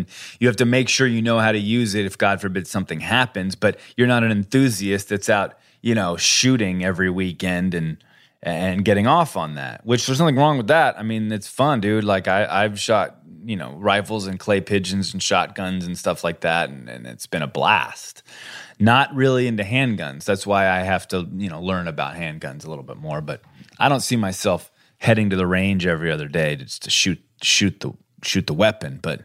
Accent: Colorado, United States; I mean, I grew up in Colorado. I grew up with a stepdad who would hunt, and I learned to hunt at a very early age

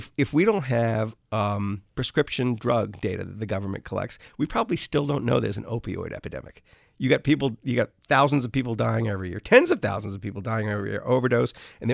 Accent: New Orleans, Louisiana, United States; I grew up in New Orleans. So, you know, hurricanes when I was a kid, used to like come out of nowhere

